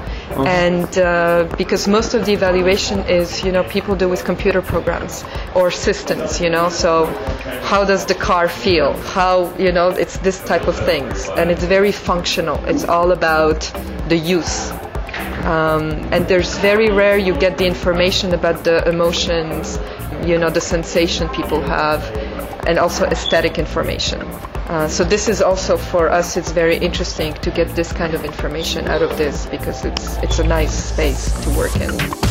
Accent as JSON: {"language": "English", "town": "Montreal", "region": "Quebec", "country": "Canada", "said": "And I come from Montreal, Canada"}